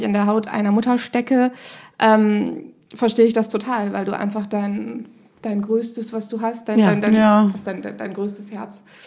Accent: Rhineland, Germany; now in Hamburg, Germany; Nein, ich bin Rheinländerin, also wirklich mit dem Herzen auch und eigentlich noch irgendwie mit einem Fuß in der Heimat.

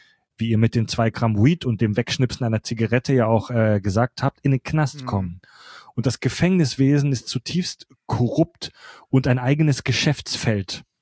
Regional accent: Baden-Württemberg, Germany; also born or lived in Stuttgart; ich komme aus Baden-Württemberg, habe jahrelang in Stuttgart zum Beispiel auch gewohnt

